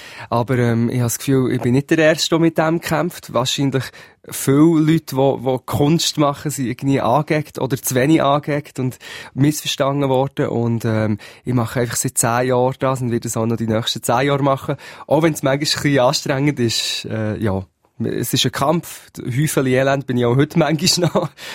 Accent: Switzerland; Ich bin ein Schweizer Bub, sozusagen.

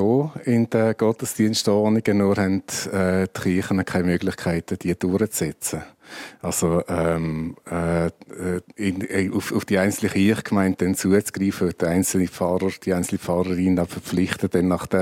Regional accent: Switzerland; bei uns in der Schweiz

